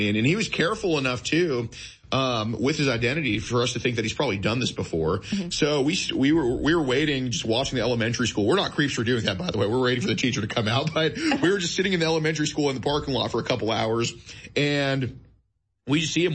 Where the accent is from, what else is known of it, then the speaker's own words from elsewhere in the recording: Texas, United States; Texas is really a great state to do this in, and it's my home state, obviously.